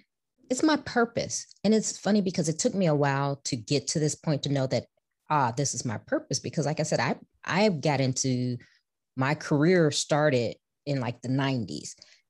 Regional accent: Chicago, Illinois, United States; Being a child of the 70s, I grew up in Chicago, inner city Chicago.

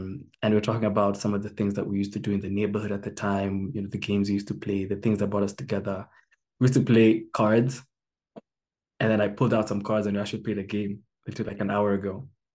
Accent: Kenya; also born or lived in New Jersey, United States; I lived in since 2003, growing up in Kenya. But there was a sudden break in my childhood, 2008, where because of dad's work, myself and my mom and some of my siblings relocated to New Jersey.

